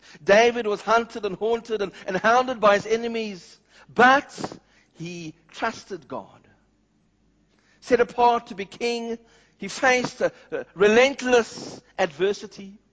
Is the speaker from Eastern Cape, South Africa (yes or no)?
no; Cape Town, Western Cape, South Africa; He'd been with me in my church where I grew up in Cape Town.